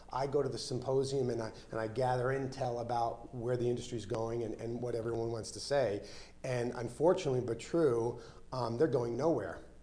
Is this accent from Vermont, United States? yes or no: no; New York, United States; moved away as an adult; now in Colorado Springs, United States; So I'm here in the Springs. I've been here. I got stationed at Fort Carson in 1986. So although I'm from New York, I still, have been here for quite some time.